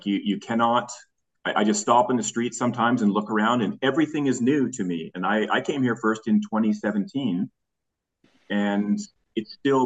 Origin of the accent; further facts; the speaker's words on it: Toronto, Ontario, Canada; now in Vietnam; I grew up in Toronto, Canada. I spent a lot of time in the US, and it's all very familiar to me.